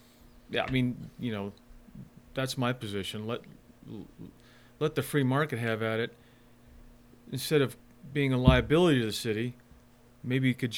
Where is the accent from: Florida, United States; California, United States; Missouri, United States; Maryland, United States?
California, United States; I'm from California originally. It's absolute chaos and fiscal mismanagement over there to the nth degree.